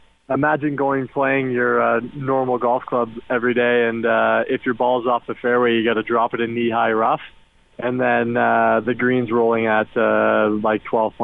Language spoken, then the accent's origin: English; Canada; as a kid growing up in Canada